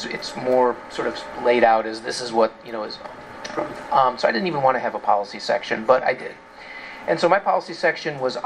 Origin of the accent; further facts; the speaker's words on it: Midwest, United States; And I'm also a Midwesterner.